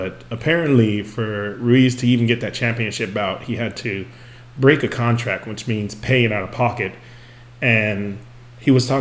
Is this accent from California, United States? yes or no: yes; Merced, California, United States; Merced, for those of you who don't know, that's like where my home is, my hometown in the countryside of California.